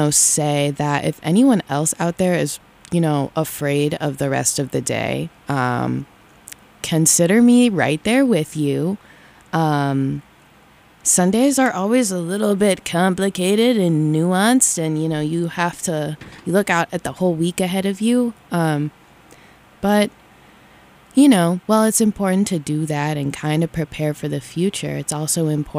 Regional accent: Ohio, United States; I'm from Ohio, actually, so I think, you know, I took one of those, regional, or like it was like this test and then it told you like what region your dialect is from or whatever

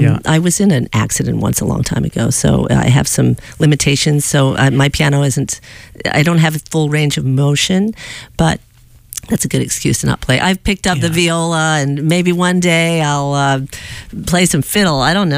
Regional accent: Dallas, Texas, United States; Well, I'm originally from Dallas, Texas.

